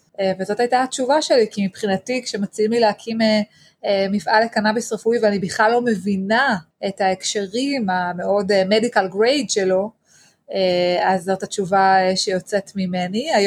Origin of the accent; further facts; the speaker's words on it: Yeruham, Southern District, Israel; אני נמצאת בירוחם, נולדתי וגדלתי כאן, סיפור שמתחיל אי שם בשנות ה-60, כשההורים שלי יחד עם הסבא והסבתא מכל צד, מגיעים לכאן ממרוקו, ממדבר הסערה למדבריות הנגב.